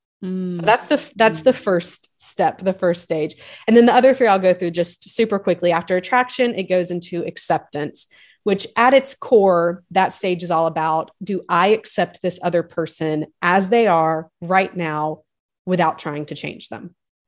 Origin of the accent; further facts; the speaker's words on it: the South, United States; now in Nashville, United States; So we live just outside of Nashville now, but we grew up in the South.